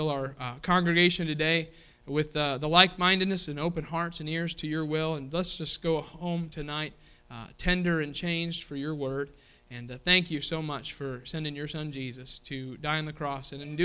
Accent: Kentucky, United States; accent: Kentucky; I have my Kentucky accent there still, and there are ain't and other things that I say every once in a while, all right, that's Kentucky coming out in me, amen?

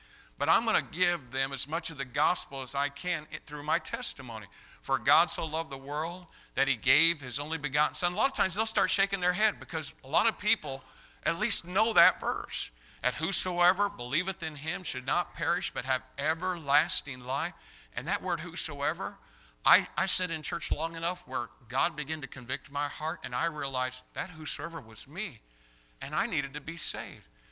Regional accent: Brazil, Indiana, United States; also born or lived in Greencastle; when I was a five-year-old boy, we moved from Greencastle to Brazil, Indiana.

